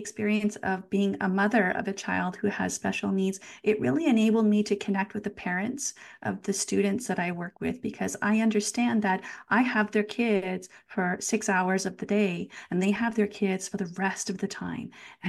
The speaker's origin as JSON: {"language": "English", "town": "Welland", "region": "Ontario", "country": "Canada", "tie": "born or raised there", "said": "I grew up in a small town in southern Ontario, Canada, and it's the town of Welland. It's located 20 minutes from Niagara Falls. And growing up, I lived in a particular part of the city that is known as Frenchtown."}